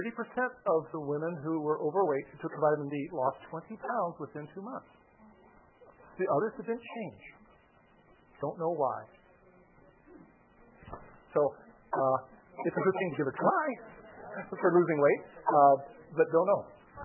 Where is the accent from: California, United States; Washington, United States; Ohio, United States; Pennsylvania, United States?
Washington, United States; Seattle; Growing up in Seattle, we're fourth generation of Seattle, Seattle area